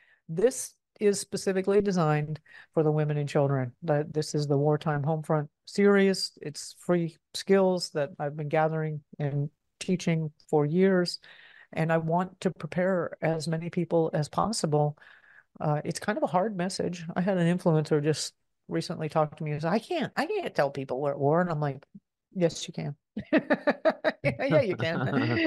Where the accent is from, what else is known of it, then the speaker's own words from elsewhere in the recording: the South, United States; So I grew up in the South, right?